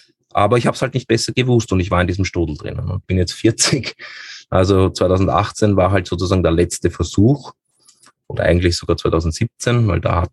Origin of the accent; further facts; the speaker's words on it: Vienna, Austria; ich bin ja in Wien aufgewachsen, leider, was das betrifft, weil ich wollte immer im Land leben